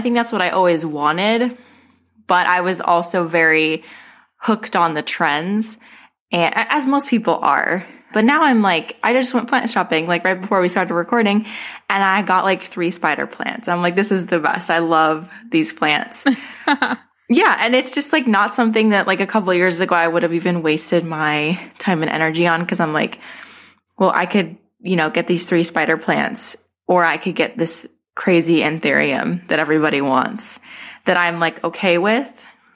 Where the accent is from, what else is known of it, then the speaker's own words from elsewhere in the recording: Arizona, United States; well, I'm from Arizona. My collection started in Arizona